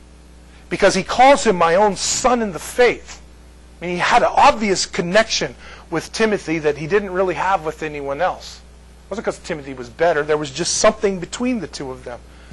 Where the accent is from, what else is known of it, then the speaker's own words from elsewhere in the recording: United States; because I'm an American, and especially a big American